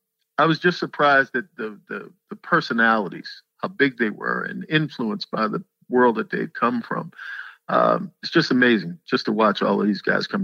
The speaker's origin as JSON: {"language": "English", "town": "Annapolis", "region": "Maryland", "country": "United States", "said": "I come from Annapolis, Maryland, and I used to think everybody in Hollywood is a genius."}